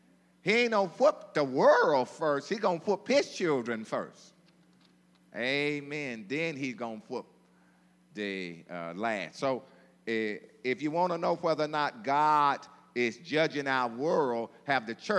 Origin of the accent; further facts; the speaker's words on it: Mississippi, United States; now in Texas, United States; You know, I'm from Mississippi, you know.